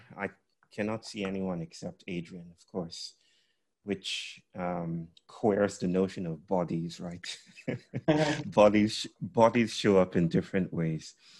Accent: Nigeria; I come from Nigeria. I come from the Yoruba people of West Africa, mainly Nigeria.

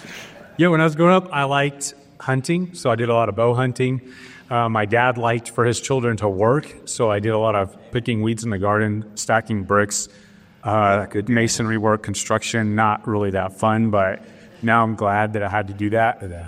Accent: Kansas, United States; I grew up in Kansas, the great state of Kansas. It's a lot better than San Diego.

